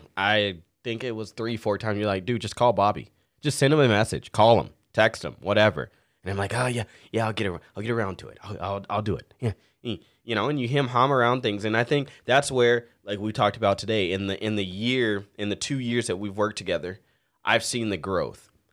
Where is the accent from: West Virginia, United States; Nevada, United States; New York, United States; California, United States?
California, United States; now in North Dakota, United States; I'm a guy that shows up to the racetrack, wear my hat backwards, and I live in North Dakota, and I'm from California.